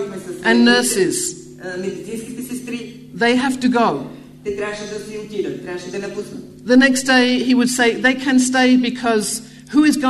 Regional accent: England, United Kingdom; also born or lived in Uganda; Not only because I am English

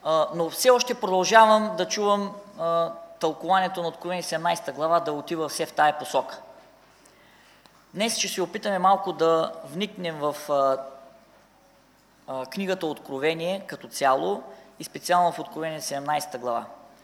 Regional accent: Varna, Varna Province, Bulgaria; Роден съм във Варна. Първите 20 години от живота си прекарах в този град. Тук се кръстих в тази църква

